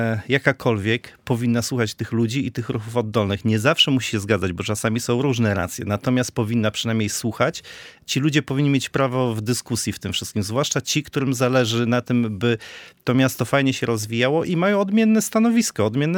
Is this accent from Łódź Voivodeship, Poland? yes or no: no; Przymorze, Pomeranian Voivodeship, Poland; Ja jestem chłopak z Przymorza, z Falowca.